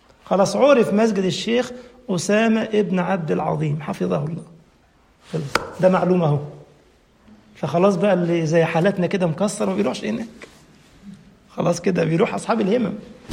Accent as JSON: {"language": "Arabic", "country": "Egypt", "said": "احنا مثلا عندنا في مصر في منطقة اسمها"}